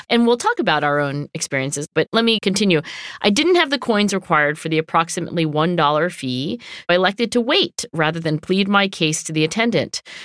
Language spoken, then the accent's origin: English; Canada; She is from Europe. I'm from Canada.